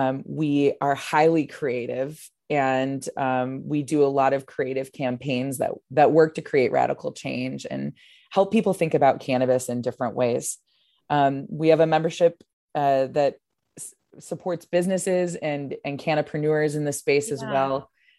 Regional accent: Wisconsin, United States; also born or lived in Chicago; now in Portland, United States; And I'm from Wisconsin and lived in Chicago for my adulthood before moving to Portland in 2014.

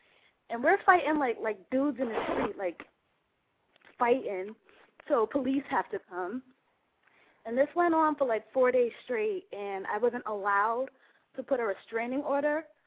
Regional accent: Brooklyn, New York, United States; there was this female in my neighborhood, and I'm from Brooklyn, so I guess she had some type of feelings for me or whatever.

